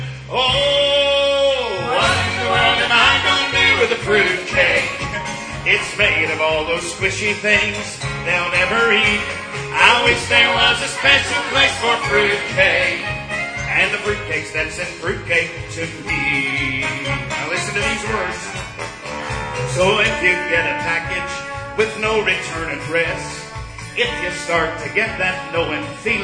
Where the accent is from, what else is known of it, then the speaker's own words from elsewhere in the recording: Hayes, North Carolina, United States; We're from Hayes, North Carolina. That's a suburb of Trap Hill. It says Hayes on both sides of the sign. So we live in a little small town.